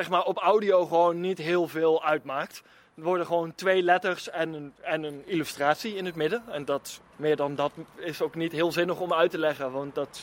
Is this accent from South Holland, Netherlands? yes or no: no; Eindhoven, North Brabant, Netherlands; Nee, ik kom uit Eindhoven.